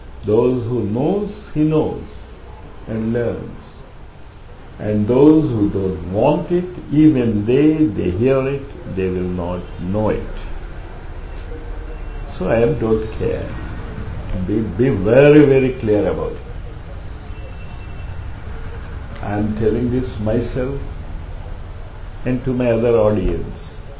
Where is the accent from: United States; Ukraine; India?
India; We Indians, it is not our Indian dress. Of course, I am one of you.